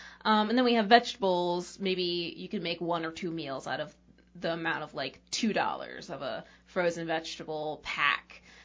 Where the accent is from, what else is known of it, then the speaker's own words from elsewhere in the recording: New York, United States; And I come from New York, so the comparison here, I'm not used to cheap vegetables.